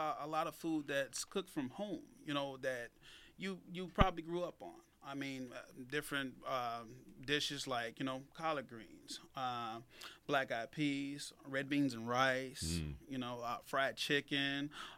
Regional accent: Chicago, Illinois, United States; Yeah, I grew up in Chicago.

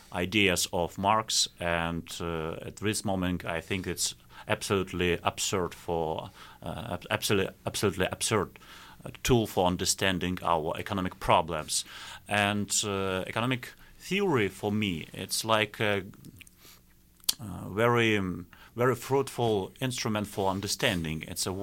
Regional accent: Saint Petersburg, Russia; born there; English is a second language; I was born in St. Petersburg, and my career in St. Petersburg. I had my degree in economics in this city, and now I am teaching economics in one of university in this city.

